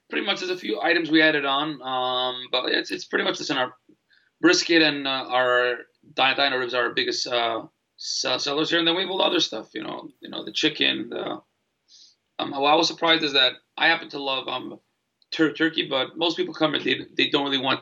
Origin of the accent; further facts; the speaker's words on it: Brooklyn, New York, United States; I'm from Brooklyn, so I'm able to do stuff that, if I want to do this, if I want to do prime rib, I'm doing prime rib today.